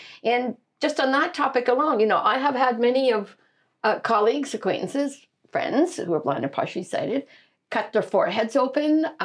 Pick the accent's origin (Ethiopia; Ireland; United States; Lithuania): Lithuania; now in Canada; I'm originally from Lithuania, moved to Canada in 79.